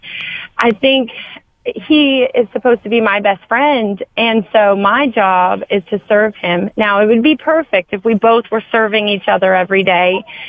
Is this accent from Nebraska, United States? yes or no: no; Michigan, United States; I am, which is funny because I'm originally from Michigan